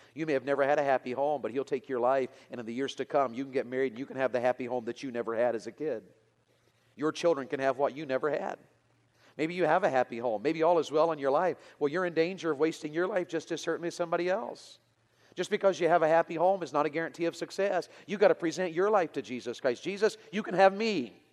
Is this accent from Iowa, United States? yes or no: no; Tennessee, United States; Lord, I'm from Tennessee. I don't speak English. And in those days, I didn't, and we were from the mountains, and we were poor.